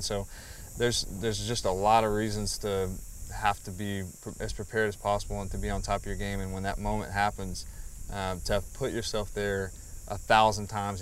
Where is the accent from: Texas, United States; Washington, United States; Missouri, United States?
Texas, United States; Abilene; also born or lived in Burnet, Texas; Yeah, so I grew up in Abilene, Texas. My dad was a football coach, and we moved around a little bit. Ended up going to high school in Burnett, Texas, which is about an hour northwest of Austin.